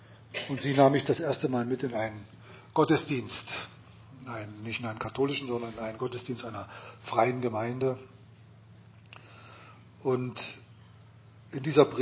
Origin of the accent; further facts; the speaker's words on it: East Germany, Germany; Habe dann dort im Untersuchungshaft gesessen in West-Berlin als Ostdeutscher.